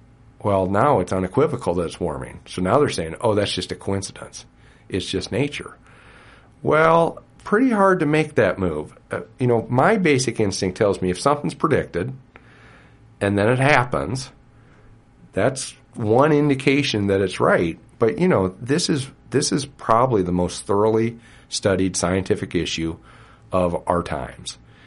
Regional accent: Iowa City, Iowa, United States; I grew up in Iowa City. I'm a huge Hawkeye fan.

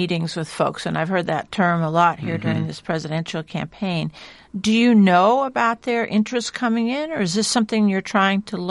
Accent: California, United States; So madness and craziness are a little bit more words that are associated with my home state of California than Iowa

